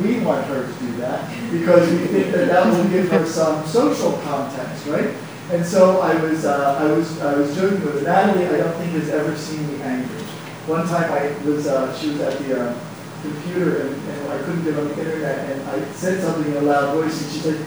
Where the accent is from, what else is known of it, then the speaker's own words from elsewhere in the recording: Philadelphia, Pennsylvania, United States; I'm from Philadelphia, but I couldn't reach my family there because the cell service was discontinued.